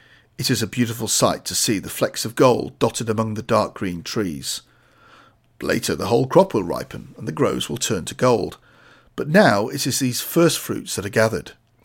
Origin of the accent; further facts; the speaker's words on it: Fujian, China; English is a second language; My hometown in Fujian province is famous for its oranges.